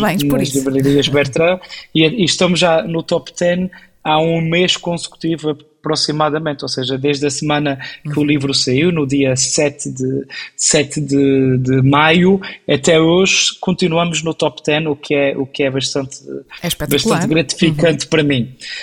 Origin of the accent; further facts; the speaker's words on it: Rabo de Peixe, Azores, Portugal; Eu sou de Rabo de Peixe, nasci, cresci, fui criado e vivo a maior parte do meu tempo em Rabo de Peixe